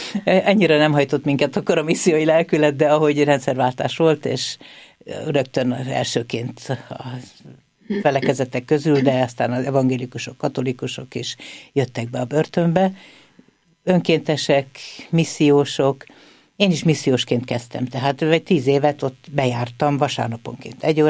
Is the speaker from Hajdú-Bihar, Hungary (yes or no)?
no; Budapest, Hungary; now in Vác, Hungary; Én pesti vagyok, de már több időt töltöttem Vácon, mint Pesten.